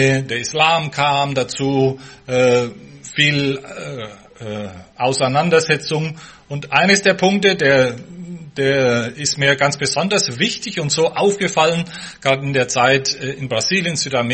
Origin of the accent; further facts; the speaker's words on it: Bavaria, Germany; Also zumindest die Dörfer, wo ich aufgewachsen bin, bei Nürnberg, hat man in der Heimatkunde gelernt, dass die um 700-800 entstanden sind.